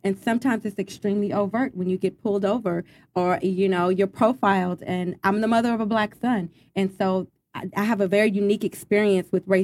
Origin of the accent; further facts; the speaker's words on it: Texas, United States; I, too, am a Southern girl. I grew up in Texas. I spent time in a number of other states, but... I grew up here